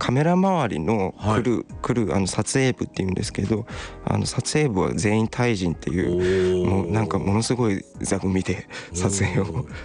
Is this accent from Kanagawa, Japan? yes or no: yes; Yokohama, Kanagawa, Japan; 僕も出身神奈川県の横浜ですけれども